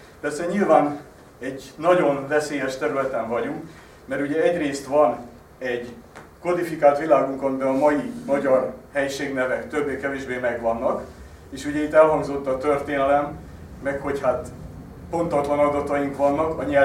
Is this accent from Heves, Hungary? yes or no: no; Budapest, Hungary; azt mondom, hogy pesti vagyok, és senki nem gondol arra, hogy én tulajdonképpen budai vagyok